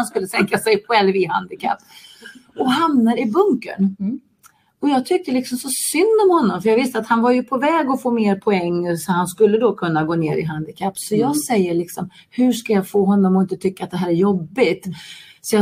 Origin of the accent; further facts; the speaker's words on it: Värmland, Sweden; now in Stockholm, Sweden; Nej, jag kommer från Värmland.